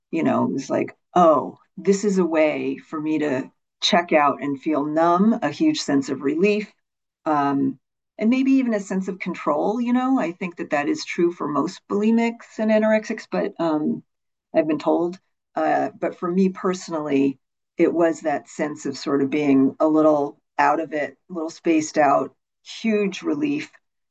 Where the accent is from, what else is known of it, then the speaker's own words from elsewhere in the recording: East Coast, United States; now in Venice, United States; I grew up on the East Coast, and by this time I was living in Venice, California, and in Southern California